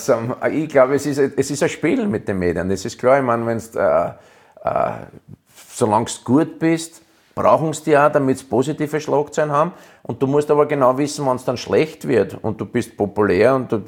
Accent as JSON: {"language": "German", "country": "Austria", "said": "eigentlich hätte ich Fußballer des Jahres werden müssen in Deutschland und das als Ösi. Musst du dir vorstellen, ich war ja vorher der Schluchtenscheißer und hin und her so die Spitznamen für die Österreicher"}